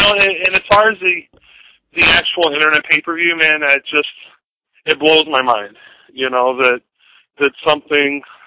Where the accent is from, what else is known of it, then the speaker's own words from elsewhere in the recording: Louisville, Kentucky, United States; I grew up in Louisville, Kentucky, and I was born and bred on Memphis Wrestling, USWA.